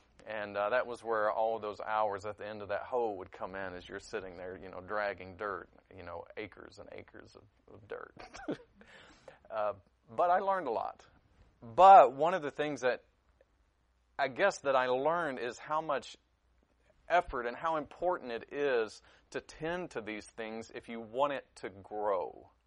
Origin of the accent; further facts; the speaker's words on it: Tennessee, United States; moved away as an adult; also born or lived in Michigan / Asia; I grew up in East Tennessee. My accent may not show that. I lost it somewhere along the way. I've lived in a lot of places in the world. I moved to Michigan after 20-some years of living in Tennessee, and then I went to Asia.